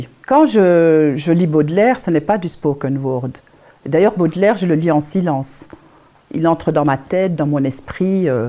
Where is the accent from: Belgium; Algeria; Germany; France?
Belgium; also born or lived in Kinshasa, DR Congo; Parce que Kinshasa, c'est ma ville natale, c'est mon pays. Je suis à Kinshasa, je suis chez moi. Et voilà, donc ça devait vraiment ressortir. Mais je suis en Belgique depuis que je suis toute petite.